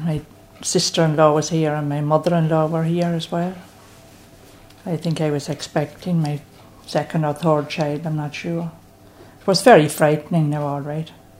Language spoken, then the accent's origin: English; County Cavan, Ireland; I grew up in between Ballyconnell and Beltorbet.